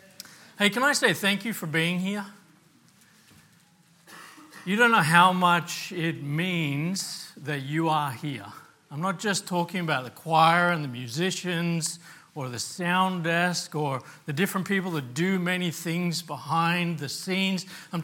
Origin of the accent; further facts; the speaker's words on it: Bisorio, Papua New Guinea; When I was growing up in Papua New Guinea, we lived in a village called Bisorio. It was a remote village, about probably an hour and a half by small plane to the nearest town.